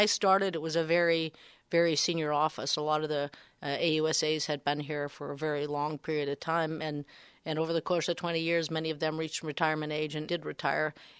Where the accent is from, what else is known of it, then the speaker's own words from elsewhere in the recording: Pocatello, Idaho, United States; also born or lived in Boise; You know, I consider myself a Pocatello kid. Obviously not a kid anymore, but that you're growing up in Idaho and understanding the communities. I spent a lot of time growing up in northern Idaho as well.